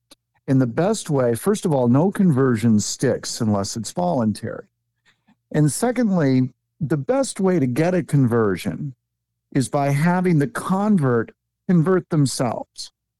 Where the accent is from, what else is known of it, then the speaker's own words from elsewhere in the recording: Michigan, United States; there used to be those bracelets that came out of my home state of Michigan.